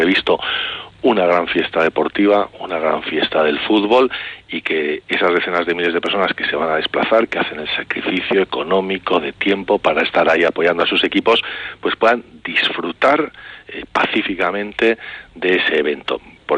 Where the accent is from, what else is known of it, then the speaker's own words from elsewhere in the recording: Bilbao, Basque Country, Spain; Yo, que soy, como sabes, de Bilbao